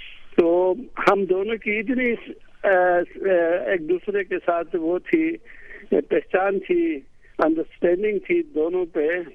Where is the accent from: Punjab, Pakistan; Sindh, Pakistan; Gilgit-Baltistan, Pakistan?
Gilgit-Baltistan, Pakistan; Hunza; ہم تو ہمارا تعلق حنزہ سے، تو ہم بچپن میں اسکول آئے تھے، گلگت آئے تھے.